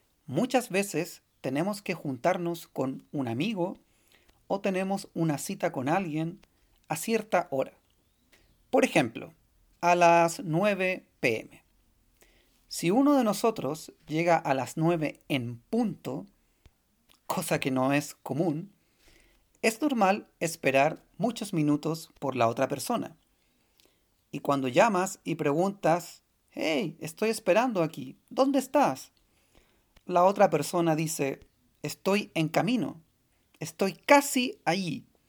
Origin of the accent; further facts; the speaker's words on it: Valparaíso, Chile; soy de la ciudad de Valparaíso, en Chile, Sudamérica.